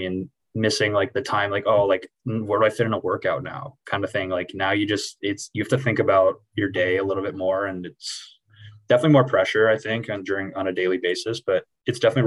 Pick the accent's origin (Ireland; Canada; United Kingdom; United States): Canada; Montreal, Quebec; I mean, I'm from Montreal